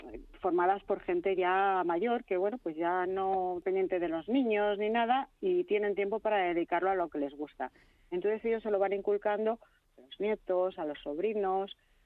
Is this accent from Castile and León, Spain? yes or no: no; Community of Madrid, Spain; que nos gusta a todos los que somos madrileños reivindicar lo nuestro